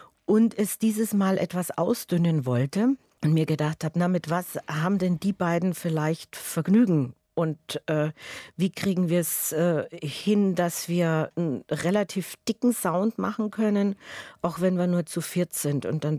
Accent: Bavaria, Germany; accent: Bavarian; first language Bavarian; Ach, das ist meine Muttersprache. Ich bin mit Bayerisch aufgewachsen

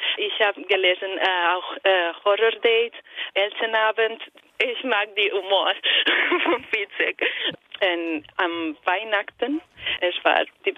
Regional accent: Italy; German is a second language; Ich bin Italienerin und habe ich Philosophie studiert.

